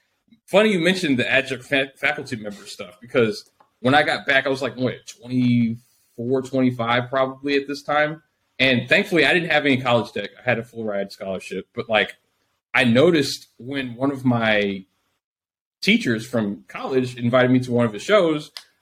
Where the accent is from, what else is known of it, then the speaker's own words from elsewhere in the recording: St. Louis, Missouri, United States; now in Kansas City, United States; I'm in Kansas City, Missouri. I grew up though in St. Louis, which is like 3 hours east. And essentially I grew up in a bad neighborhood.